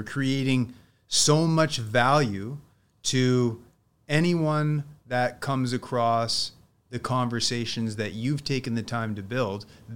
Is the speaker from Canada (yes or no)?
yes; Leamington, Ontario, Canada; also born or lived in Windsor; I was born in Windsor, but I grew up in Leamington.